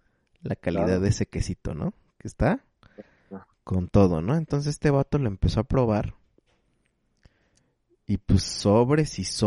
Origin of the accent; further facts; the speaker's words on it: Mexico; uno como mexicano